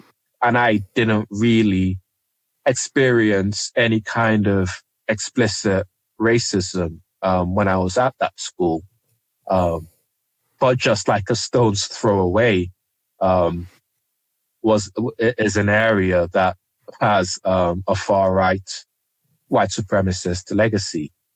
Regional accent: Plumstead, London, United Kingdom; moved away; also born or lived in Nigeria / Woolwich; in a sense, I even though I left Nigeria. In a sense, you could argue, did I really leave Nigeria? If I grew up in Plumstead and Woolwich and areas around there.

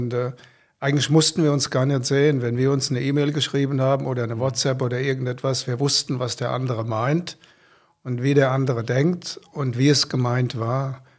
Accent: Hesse, Germany; ich bin ein Hesse, bin eine Fränkin verheiratet.

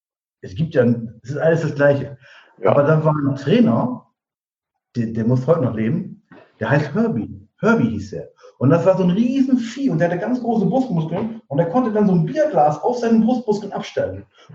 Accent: Diepholz, Lower Saxony, Germany

